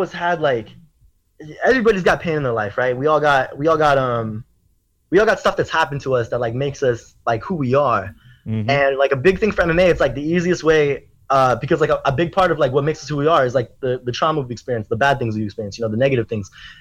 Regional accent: Germany; I wasn't German, you know. I'm like an Asian kid growing up in Germany. I'm not American either, though

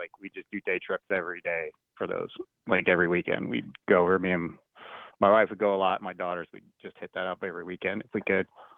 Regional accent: Florida, United States; I know, I'm from Florida. I'm a native.

